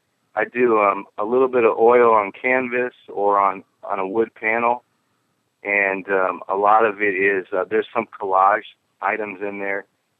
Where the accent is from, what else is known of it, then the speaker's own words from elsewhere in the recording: Oakland, California, United States; I spent a lot of time actually in Northern California painting the coast, and I grew up in Oakland.